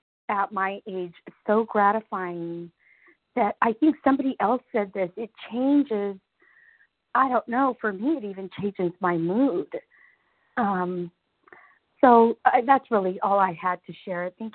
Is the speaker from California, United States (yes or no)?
yes; California, United States; I'm from Central California. I am new to the group.